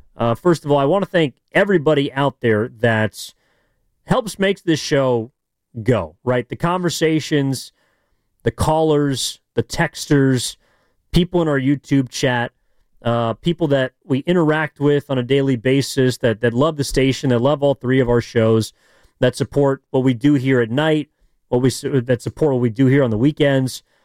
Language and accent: English; California, United States; certainly one that I've known since growing up in the East Bay. Grew up loving this team.